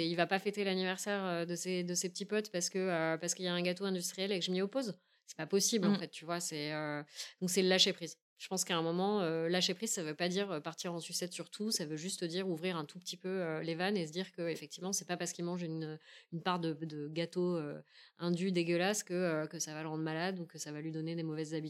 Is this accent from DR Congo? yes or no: no; Paris, Île-de-France, France; Heureusement que je lui ai pas dit que je venais de Paris